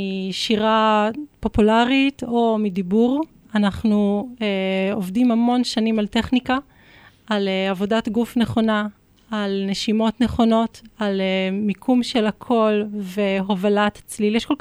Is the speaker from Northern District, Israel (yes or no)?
yes; Kiryat Tivon, Northern District, Israel; התחלתי במקלה בקריית טבעון, שם גדלתי